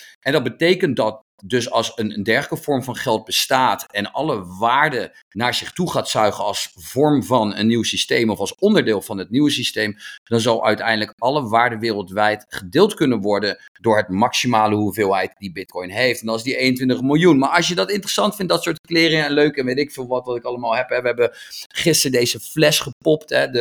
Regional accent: Netherlands; We zijn Nederlanders, we zijn lekker traditioneel, dus we houden ervan.

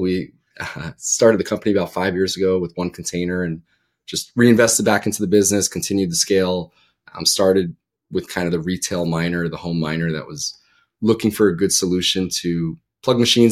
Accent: New York, United States; I'm from New York. I was in the city a few weeks ago.

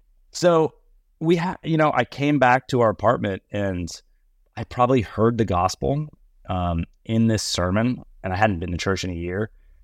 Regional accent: Texas, United States; I'm originally from Texas, grew up going to church

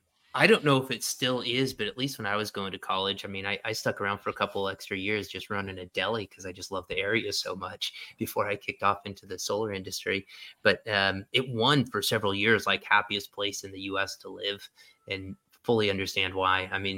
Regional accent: Oregon, United States; From a little town on the west coast of Oregon, down southwest coastline, Oregon, abandoned. Sorry, of course in Oregon. So abandoned by the sea. It's sort of famous now for some golf courses. But I grew up on a cranberry farm there

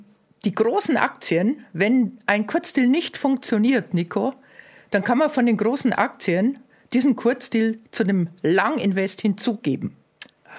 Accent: Munich, Bavaria, Germany; Ich komme aus Großraum München.

